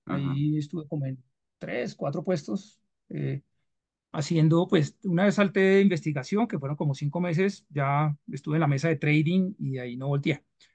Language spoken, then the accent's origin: Spanish; Colombia; also born or lived in New York, United States; Al quinto año nos devolvemos a Colombia.